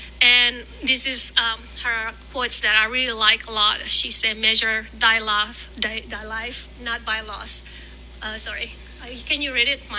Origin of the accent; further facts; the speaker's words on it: Indonesia; now in Melbourne, Australia; But I went back to Melbourne, Australia first because my family migrated to Australia. I came from Indonesia, if that wasn't being communicated.